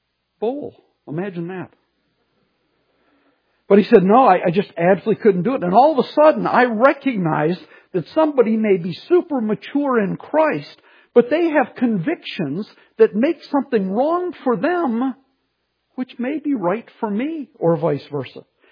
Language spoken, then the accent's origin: English; Pontiac, Michigan, United States; Well, I grew up in Sylvan Village outside Pontiac, going to the bowling alley.